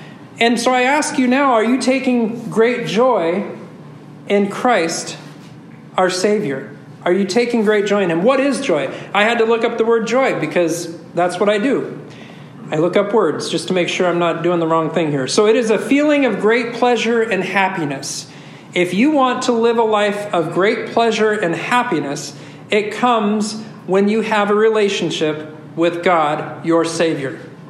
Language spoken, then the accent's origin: English; Rockwood, Oregon, United States; I was born and raised in Rockwood most of my life, which is a humble state, humble area. It's a lower socioeconomic.